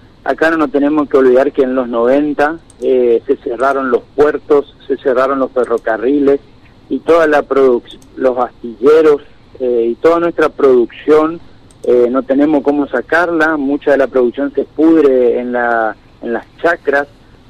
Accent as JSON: {"language": "Spanish", "country": "Argentina", "said": "somos la nación argentina y somos orgullosamente argentinos."}